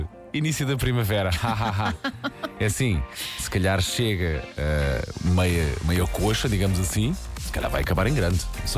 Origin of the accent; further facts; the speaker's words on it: Portugal; Como bons portugueses que somos, num bom casé.